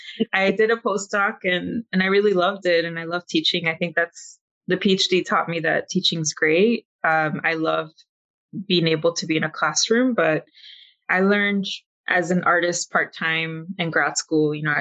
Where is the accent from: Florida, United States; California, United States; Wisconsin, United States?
California, United States; Los Angeles; And I was from South LA, Southeast LA, or technically Southwest. We're on the border there.